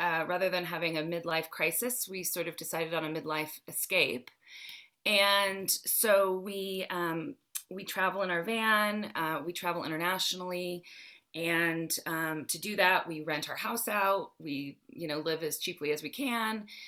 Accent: Los Angeles, California, United States; also born or lived in New York; And I grew up in Los Angeles, and my father was an active writer.

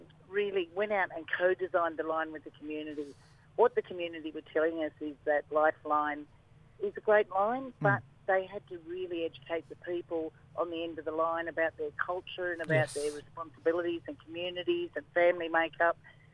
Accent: Sydney, New South Wales, Australia; I'm Gamilaroi, but yes. I was born and bred on Gadigal land.

